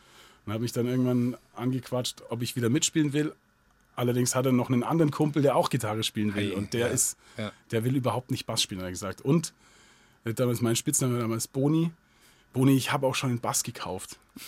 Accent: Augsburg, Bavaria, Germany; Ja, im südlichsten Stadtteil von Augsburg, in Inningen.

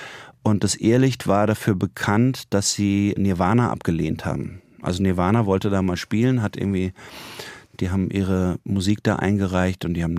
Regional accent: Lörrach, Baden-Württemberg, Germany; weil meine Mutter kommt aus Rom, mein Vater ist so ein bisschen überall aufgewachsen. Ich bin in Lörrach aufgewachsen, eben nicht jetzt mit einer Generation über Generation Lörracher Familie, sondern mit Zugereisten aus verschiedenen Windrichtungen.

